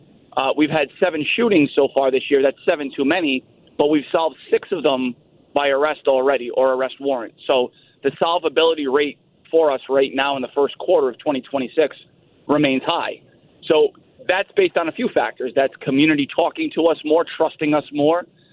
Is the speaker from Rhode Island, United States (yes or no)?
yes; Johnston, Rhode Island, United States; I am. So I'm from the Johnson, Rhode Island area. I went to high school in Providence.